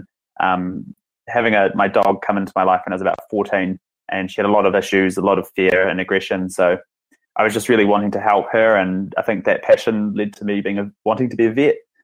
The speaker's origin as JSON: {"language": "English", "town": "Dunedin", "region": "Otago", "country": "New Zealand", "tie": "born or raised there", "said": "Born and raised in Dunedin. I've lived here for 26 years, actually. Lived in most suburbs around Dunedin, more houses than years I'm alive"}